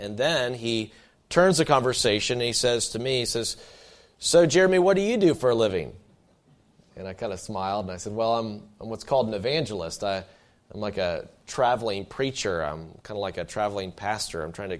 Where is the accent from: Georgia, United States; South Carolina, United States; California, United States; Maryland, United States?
South Carolina, United States; Simpsonville; And I'm from Simpsonville, which is a suburb of Greenville, and same with Malden. And so we're real close to each other.